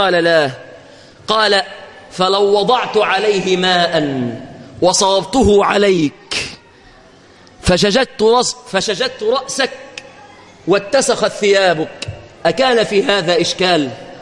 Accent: Egypt; بلادنا مصر

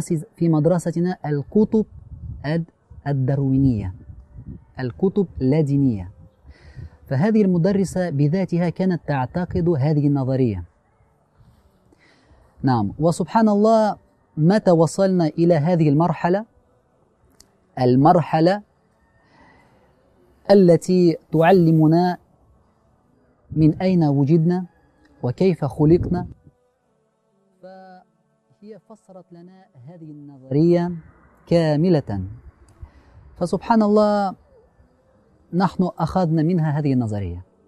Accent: Ulyanovsk, Ulyanovsk Oblast, Russia; Arabic is a second language; also born or lived in Samara; أنا روسي من روسيا، لي 29 سنة. أنا ولدت في مدينة سامارا التي تقع في وسط روسيا، يعني تحت موسكو تقع هذه المدينة، وعشت حياتي في مدينة أوليانوفسك.

